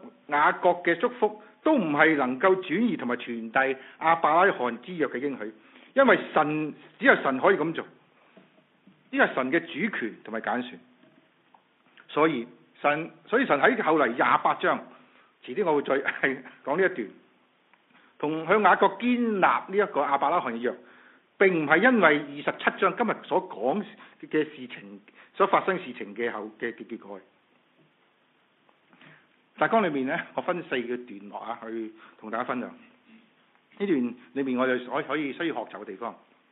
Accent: China; 我们中国人很重视什么论资是什么排辈

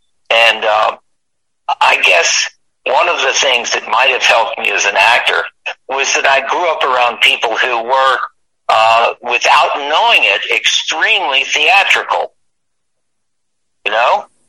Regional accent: Bowling Green, Kentucky, United States; Maybe it's growing up in the South. You can't. My mother used to say, you can take the boy out of Bowling Green, but you can't take the Bowling Green out of the boy. And I'll always have a little of that in me.

